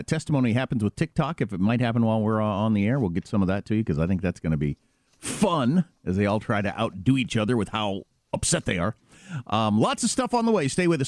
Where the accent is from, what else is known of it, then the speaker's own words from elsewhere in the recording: Midwest, United States; which was the loudest thunder I've ever heard in my life, and I'm from the Midwest.